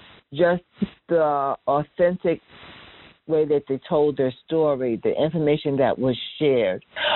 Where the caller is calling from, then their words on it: Queens, New York, United States; I'm calling in from Queens, New York.